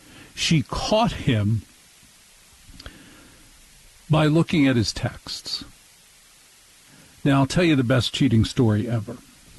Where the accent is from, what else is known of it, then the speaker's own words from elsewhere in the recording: New Jersey, United States; I grew up in North Jersey.